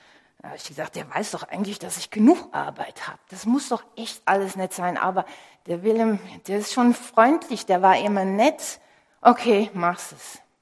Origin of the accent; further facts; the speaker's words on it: Netherlands; German is a second language; mich hört mir mein Ausländersein wahrscheinlich auch an, ich bin Holländerin